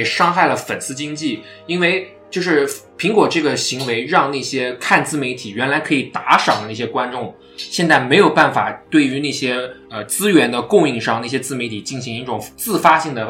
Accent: Toronto, Ontario, Canada; 你是斜桌，换个姿势看世界。

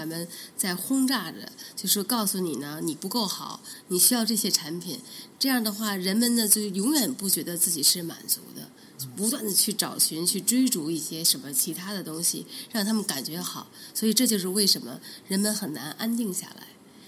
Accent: United Kingdom; now in London, United Kingdom; 就是我作为一个英国人，我就觉得这个城市已经发生了变化了

